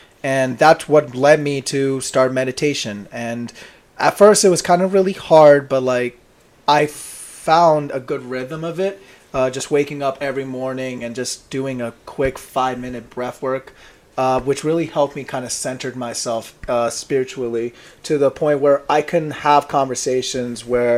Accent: Forest Hills, New York, United States; now in Feasterville, United States; I'm 20 years old. I'm originally from Forest Hills, Queens. Now I live right over here around Feasterville, Pennsylvania.

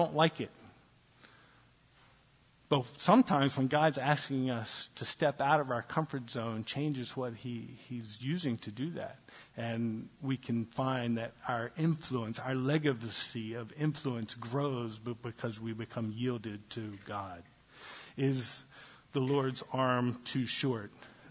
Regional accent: the South, United States; That's not a slam on people from the South, by the way. I'm from the South. I'm okay.

